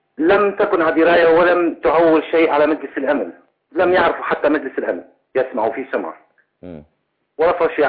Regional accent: Daraa, Daraa Governorate, Syria; وأنا من أبناء درعا

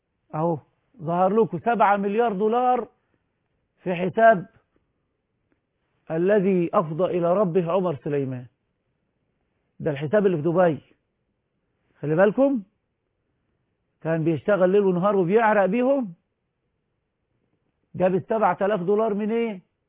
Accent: Egypt; لكن القضاء عندنا في مصر

